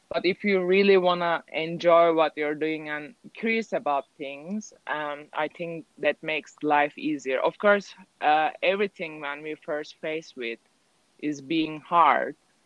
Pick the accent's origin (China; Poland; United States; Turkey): Turkey; it's different where I'm from, Turkey. I'm from Turkey.